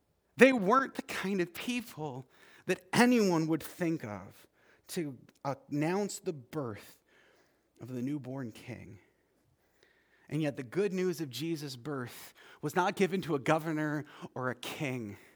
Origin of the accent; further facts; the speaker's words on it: Canada; I'm Canadian